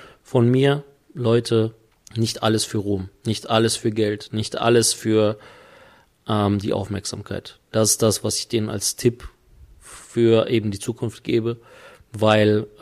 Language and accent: German; North Rhine-Westphalia, Germany; Wir sind mit Valentin in Nordrhein-Westfalen groß geworden